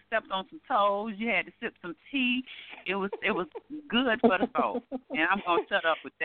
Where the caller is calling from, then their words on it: Miami, Florida, United States; Hi. I'm calling in from Miami.